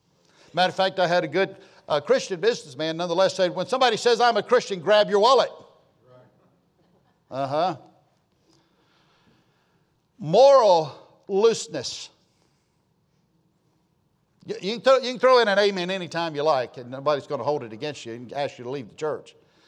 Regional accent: United States; I'm an American, I thank God I'm American

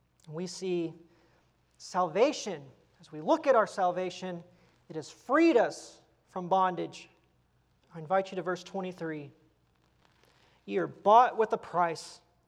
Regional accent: Texas, United States; As a Texan, I can't help it. It's in my blood.

